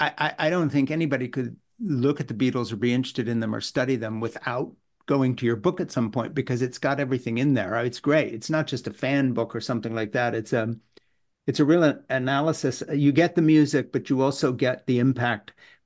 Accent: Switzerland; also born or lived in Britain; I was growing up in Switzerland and I'd been in boarding school in Britain.

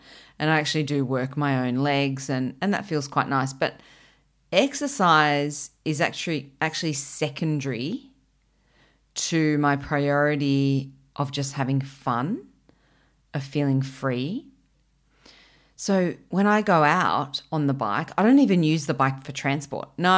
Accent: Canberra, Australian Capital Territory, Australia; I grew up in Canberra, which is, you know, the capital of Australia. And it's a beautiful, it's a planned city. So it's really pretty and well laid out, and it has incredible bicycle paths.

